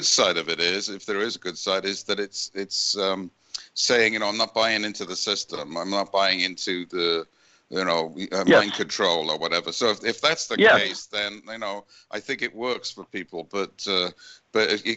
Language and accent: English; Wales, United Kingdom; I grew up in Wales.